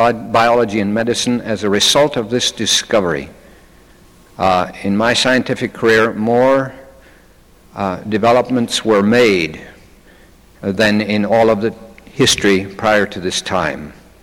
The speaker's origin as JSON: {"language": "English", "town": "Pullman", "region": "Washington", "country": "United States", "said": "A lot of people ask where I'm from, and I'm from Pullman. Pullman, Washington is the home of Washington State University."}